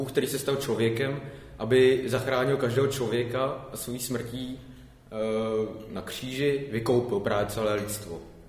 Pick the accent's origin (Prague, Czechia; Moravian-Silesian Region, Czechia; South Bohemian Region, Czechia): Prague, Czechia; jsem z Prahy a tak dále